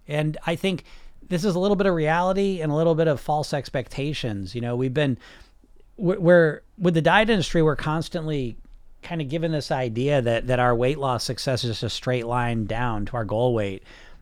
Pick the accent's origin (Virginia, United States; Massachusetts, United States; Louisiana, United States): Massachusetts, United States; I'm from Massachusetts.